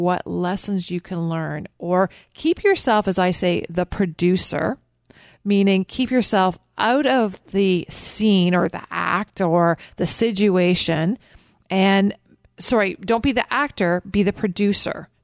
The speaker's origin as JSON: {"language": "English", "country": "Canada", "said": "Okay, I'm Canadian and I don't like snow, my friend."}